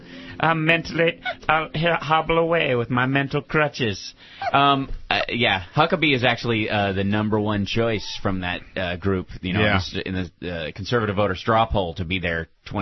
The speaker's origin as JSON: {"language": "English", "region": "Kentucky", "country": "United States", "tie": "born or raised there", "said": "I grew up in Kentucky, so I can't comment on"}